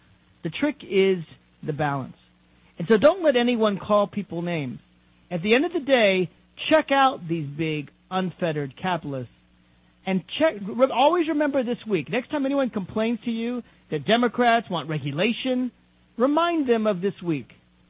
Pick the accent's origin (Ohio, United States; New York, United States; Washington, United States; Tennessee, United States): Tennessee, United States; I'm a city boy myself. I'm from Tennessee, so I know rural areas that are very close to where I grew up